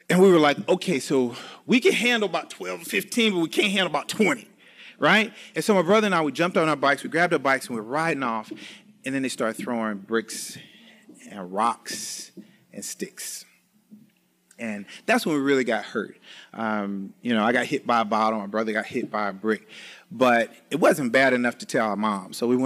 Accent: East St. Louis, Illinois, United States; so I grew up in East St. Louis over at 26th Street, right down the street from Moto's where they sell the pickles and stuff.

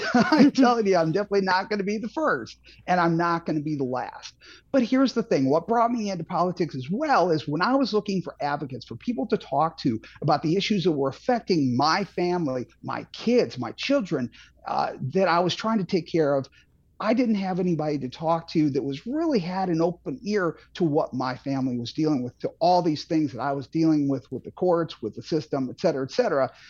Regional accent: St. Charles, Missouri, United States; remind me a lot of what it was like growing up in St. Charles before we had all the casino money and all the development that turned St. Charles into something else.

